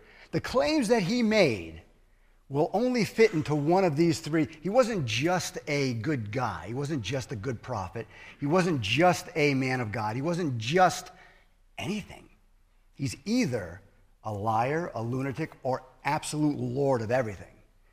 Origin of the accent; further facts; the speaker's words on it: New England, United States; I'm from New England, as you probably maybe weren't able to figure out by my accent. I still have a slight one.